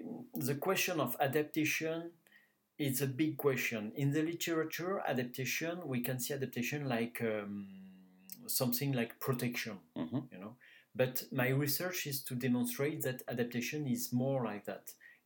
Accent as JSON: {"language": "English", "town": "Montreal", "region": "Quebec", "country": "Canada", "accent": "Montreal", "second_language": "English", "said": "That's why my accent."}